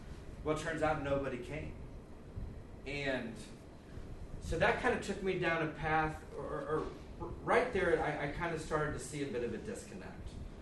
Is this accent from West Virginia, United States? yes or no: no; Missouri, United States; moved away; my whole life, I grew up in Missouri, I moved here in 89, and the only place I ever went was I flew to Houston